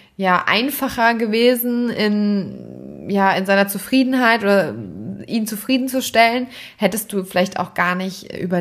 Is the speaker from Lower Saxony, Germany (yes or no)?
no; Hesse, Germany; wir kommen hier aus dem Rhein-Main-Gebiet, Einzugsgebiet Frankfurt am Main und das ist jetzt nicht die klassische Pferdegegend